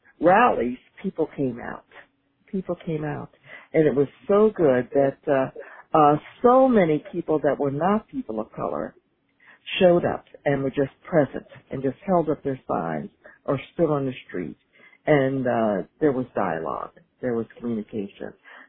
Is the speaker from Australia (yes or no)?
no; Baltimore, Maryland, United States; Yes, I'm from Baltimore as well.